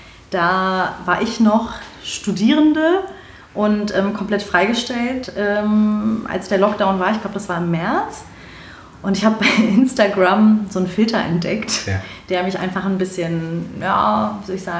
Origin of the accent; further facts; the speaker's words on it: Berlin, Germany; habe Migrationsgeschichte, türkische. Aber ich sehe auch ganz viele Parallelen tatsächlich. Ich bin auch gebürtige Neuköllnerin, bin hier geboren und aufgewachsen, nicht zur Schule gegangen. Ich kann auch Berlinern, wie eine Irre.